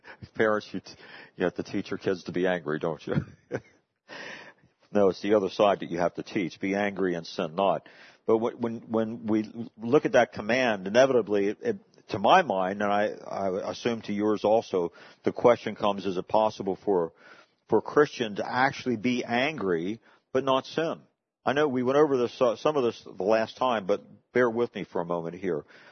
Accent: Hagerstown, Maryland, United States; I came from a portion where there was not a large segment of blacks in our area growing up in Hagerstown.

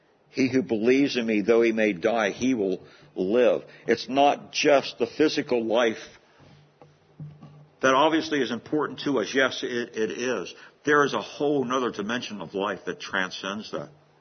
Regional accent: Hagerstown, Maryland, United States; When I was a boy growing up in Hagerstown, there were some street lights around.

